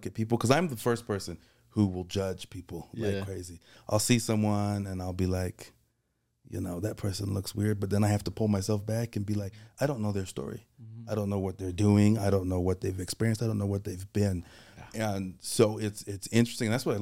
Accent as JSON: {"language": "English", "town": "Alpine", "region": "Utah", "country": "United States", "said": "I'm from Alpine, went to Lone Peak."}